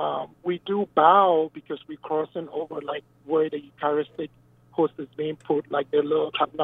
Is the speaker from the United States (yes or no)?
no; Ghana; One is I come from Ghana, West Africa